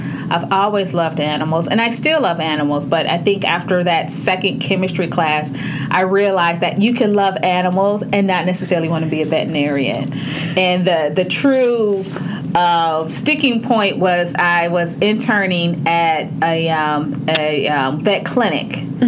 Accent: Detroit, Michigan, United States; I was born and raised in Detroit. I'm one of 5 generations Detroiters. Actually, my family originated from Birmingham, Alabama.

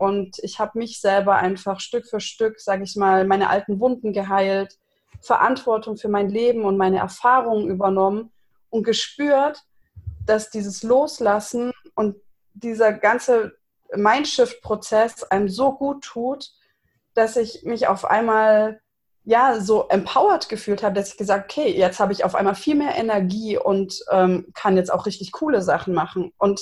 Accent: Konstanz, Baden-Württemberg, Germany; now in Heidelberg, Germany; Ich komme ursprünglich aus Konstanz am Bodensee, wohne jetzt schon länger in Heidelberg

